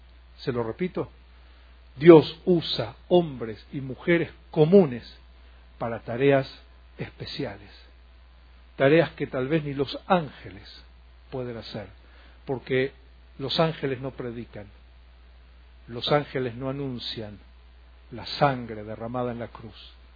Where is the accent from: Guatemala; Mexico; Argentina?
Argentina; establecimos iglesias en mi país, en Argentina